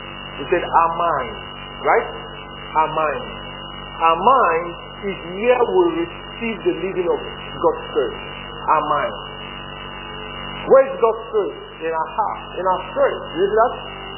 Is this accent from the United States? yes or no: no; Nigeria; This Bible is not supposed to enter this Bible because I'm a Nigerian.